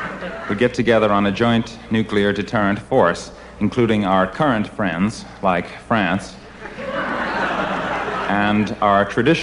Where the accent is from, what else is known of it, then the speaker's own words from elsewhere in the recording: Massachusetts, United States; I'm from Massachusetts, and I feel we have a certain right to gloat over the other states because Massachusetts is, after all, the only state with three senators.